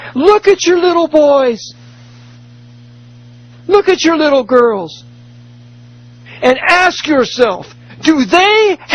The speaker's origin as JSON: {"language": "English", "region": "California", "country": "United States", "tie": "born or raised there", "said": "Now, this was in San Francisco. I was raised near San Francisco."}